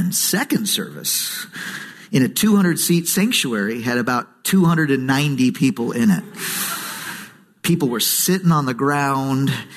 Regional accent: the South, United States; I'm from the South to say that.

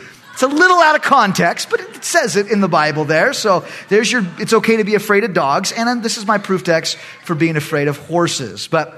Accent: Long Beach, California, United States; now in Texas, United States; But anyway, I grew up in Long Beach, me

